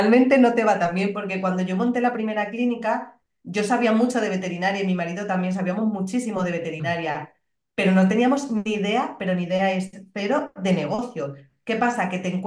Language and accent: Spanish; Cáceres, Extremadura, Spain; also born or lived in England; Yo estudié veterinaria en Cáceres, yo soy de Cáceres, de Extremadura, y estudié veterinaria allí en mi ciudad. Luego hice un máster en la Universidad de Murcia, luego me fui a Inglaterra porque quería mejorar mi inglés